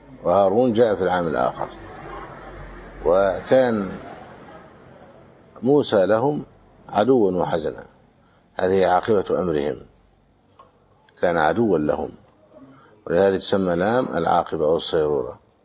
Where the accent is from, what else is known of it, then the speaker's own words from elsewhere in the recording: Egypt; نمدح بلدنا مصر بما جاء في النصوص.